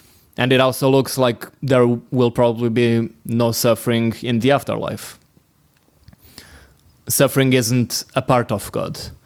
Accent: Portugal; from Portugal. I'm currently leading the campus team in the beautiful city of Lisbon

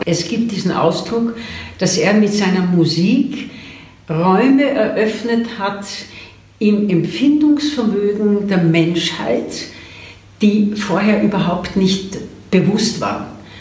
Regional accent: Vienna, Austria; ich bin eine Wienerin.

